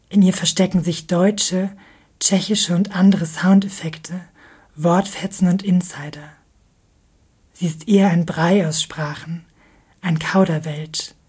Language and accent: German; Germany; born there; Wir sind alle in Deutschland geboren, aber in Geschichten und Anekdoten über und in der Messiness von Oberschlesien, Górny Śląsk, zu Hause.